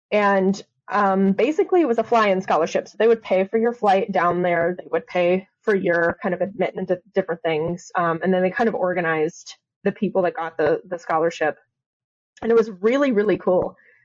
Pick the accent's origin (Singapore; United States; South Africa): United States; Elyria, Ohio; now in Columbus, United States; Yeah, so I'm from Elyria, Ohio, which is up near the lake. It is west of Cleveland. And I moved to Columbus to go to the Ohio State University, right?